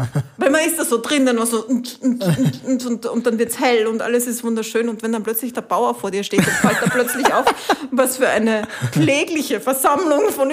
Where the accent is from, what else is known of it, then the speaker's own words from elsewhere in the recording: Italy; also born or lived in Spain; bin nach Spanien gefahren, da habe ich früher gewohnt, da komme ich nie dazu. Bin nach Italien gefahren, wo ich aufgewachsen bin.